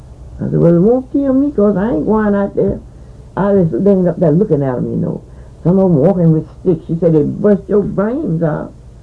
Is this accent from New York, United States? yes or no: no; Fort Gaines, Georgia, United States; I told them, I said, I come from Fort Gaines, Georgia. I raised there.